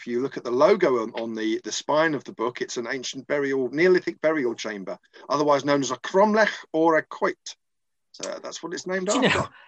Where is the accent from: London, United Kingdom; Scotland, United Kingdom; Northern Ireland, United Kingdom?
London, United Kingdom; now in Wales; I'm based in Wales as well. Obviously not originally. I'm originally from London.